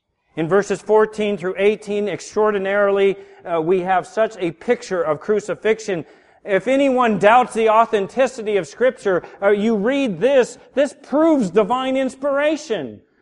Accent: San Diego, California, United States; which is way up there for me when I was from San Diego.

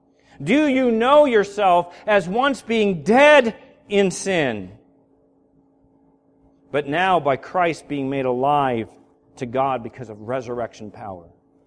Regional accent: Seal Beach, California, United States; as a little kid, I remember I grew up in Seal Beach and Long Beach

